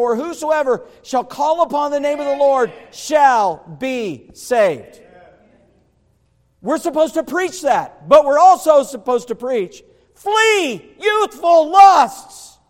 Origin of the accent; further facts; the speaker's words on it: the South, United States; I grew up in church. My dad was a good preacher. I heard it. Hot and heavy. I grew up in the South.